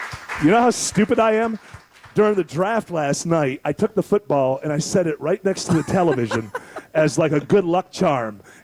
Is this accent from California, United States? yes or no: no; New York, United States; But I grew up in Western New York, and so I'm a miserable Buffalo Bills fan.